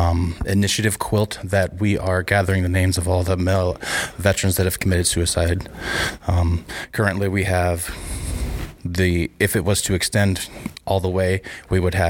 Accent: Alexis, Illinois, United States; I am an art and philosophy major. My hometown is Alexis, Illinois

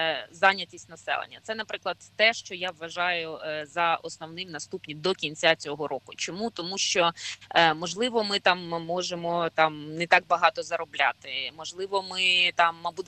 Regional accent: Kyiv, Ukraine; Я от пам'ятаю, батьки мене в дитинстві в Канів з Києва возили на ракеті.

